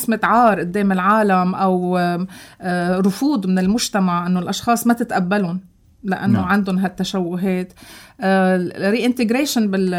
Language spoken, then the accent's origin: Arabic; Lebanon; نحن صحيح عايشين بلبنان ومتكتفين كلبنانية مع بعضنا